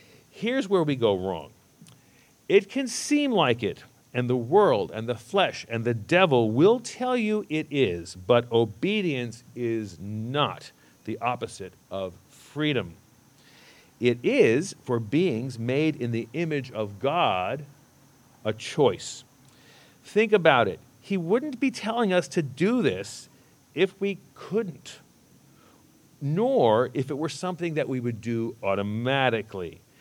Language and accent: English; United States; Being American, we pride ourselves on freedom.